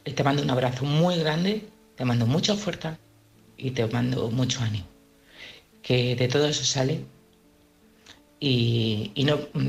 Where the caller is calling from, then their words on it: Community of Madrid, Spain; de un pueblo de Madrid.